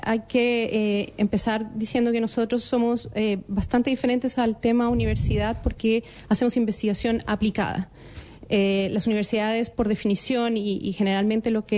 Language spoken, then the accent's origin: Spanish; Colombia; now in Chile; Soy colombiana, sí, correcto.